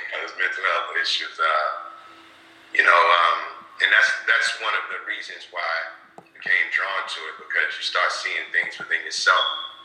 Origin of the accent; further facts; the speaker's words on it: Brooklyn, New York, United States; Brooklyn, East New York, Brooklyn.